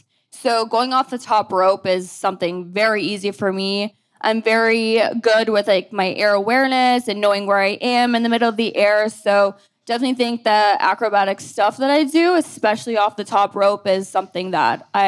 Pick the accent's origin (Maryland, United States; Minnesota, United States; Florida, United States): Minnesota, United States; Prior Lake; So I'm originally from Prior Lake, Minnesota, which is like 20 minutes south of Minneapolis.